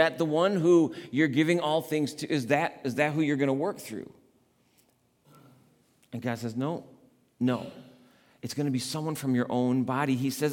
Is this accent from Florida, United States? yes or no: no; New York, United States; I'm from New York, pretty near the city. You actually have to identify Manhattan, because if you're from New York, you just say the city and everybody knows it's the city.